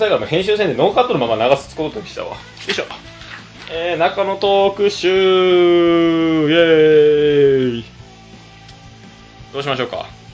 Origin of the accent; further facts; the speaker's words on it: Higashiosaka, Osaka, Japan; 僕の実家がね、あの、大阪府、東大阪市の方にあるんですよね。でなんですけども、まあ、僕ずっとそっちの方に十何年間、まあ、嫁と同棲するまではずっと住んでたんですけど、